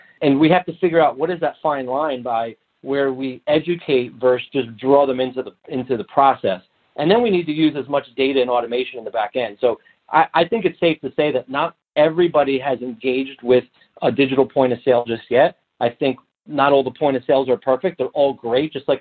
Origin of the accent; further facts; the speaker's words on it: New York, United States; I'm from New York.